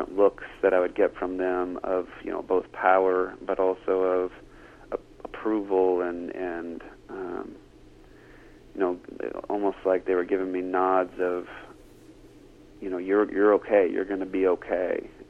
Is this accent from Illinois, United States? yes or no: no; Monterey, California, United States; I was looking out across the ocean that I grew up near, the cypress trees that I grew up near